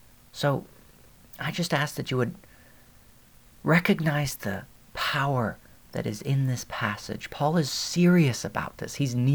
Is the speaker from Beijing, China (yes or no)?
yes; Beijing, China; English is a second language; moved away as an adult; now in United States; in Los Angeles, and I am currently attending Biola University studying Christian ministries. And I was born in Beijing and raised my entire life there up until I came here for college.